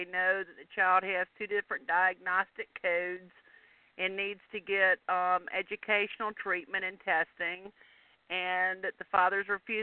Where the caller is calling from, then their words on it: Alabama, United States; That's right. I'm calling from Alabama.